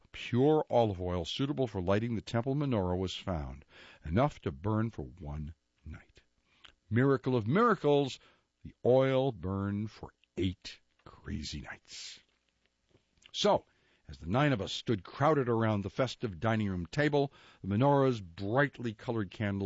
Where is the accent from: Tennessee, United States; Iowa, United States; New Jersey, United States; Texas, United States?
New Jersey, United States; Cherry Hill; I had been a typical assimilated middle-class American Jewish boy growing up in Cherry Hill, New Jersey.